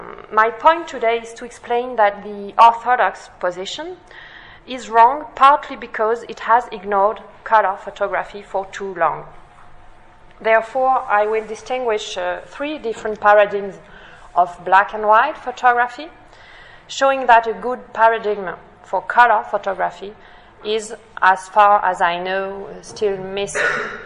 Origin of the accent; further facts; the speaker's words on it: France; accent: French; English is a second language; please excuse my poor English and my French accent.